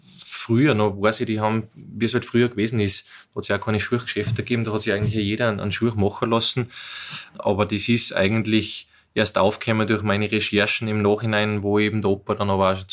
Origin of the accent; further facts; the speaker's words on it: Strobl, Upper Austria, Austria; also born or lived in Bad Ischl; ich bin in Strobl am Wolfgangsee geboren, aufgewachsen und geboren bin in Ischl im Krankenhaus, aber bin eben in Strobl aufgewachsen.